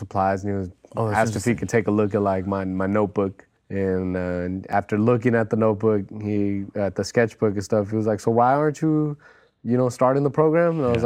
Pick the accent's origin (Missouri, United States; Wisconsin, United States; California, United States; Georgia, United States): California, United States; San Francisco; But, you know, growing up in Noe Valley, there at home, it wasn't prevalent, but there was art stores nearby.